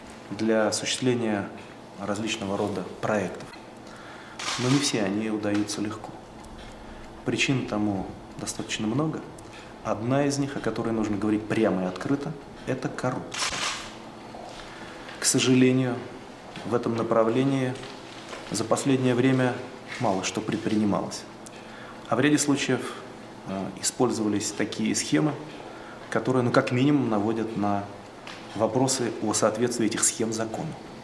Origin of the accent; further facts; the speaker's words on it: Moscow, Russia; Мы с вами живем в Москве, мы москвичи.